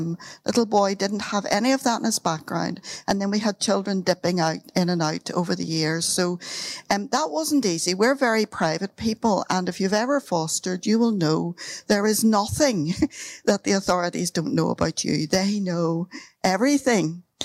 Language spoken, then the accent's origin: English; Northern Ireland, United Kingdom; now in Bishop's Froom, United Kingdom; You've probably already recognized the accent. I come from Northern Ireland.